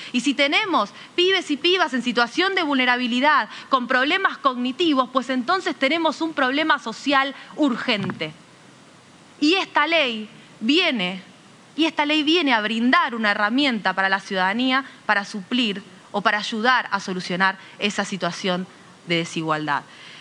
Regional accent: Lomas de Zamora, Buenos Aires Province, Argentina; Nosotros en Lomas de Zamora, el distrito de donde vengo

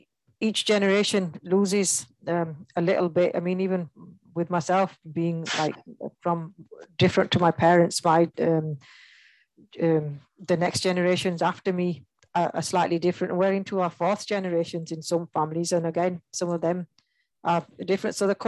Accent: Azad Kashmir, Pakistan; Some people, if they're from Punjab, they'll say I'm Punjabi. But as we'll say, we're from Azad Kashmir.

